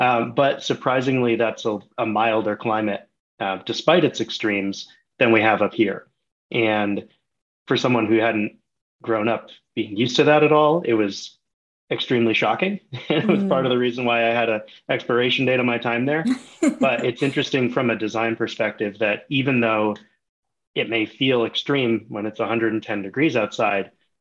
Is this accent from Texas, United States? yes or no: no; Vermont, United States; drew on a lot of my background from growing up in Vermont, of having an emphasis on craft, an emphasis on place.